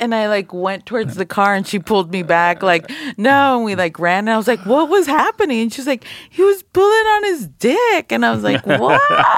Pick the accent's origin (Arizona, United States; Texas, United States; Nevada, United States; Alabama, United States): Texas, United States; Laredo; I grew up in Laredo, Texas.